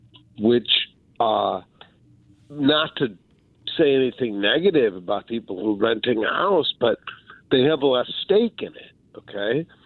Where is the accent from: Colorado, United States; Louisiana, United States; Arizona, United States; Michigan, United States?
Michigan, United States; I am born and raised in the St. Mary's area, Grand River and Greenfield kind of area.